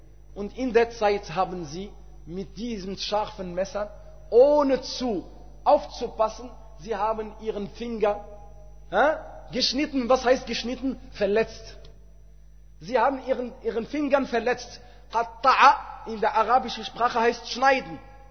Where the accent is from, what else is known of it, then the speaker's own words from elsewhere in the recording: Morocco; German is a second language; Oder noch schlimmer, bei uns in Marokko, sie sagen, hat Lughzala.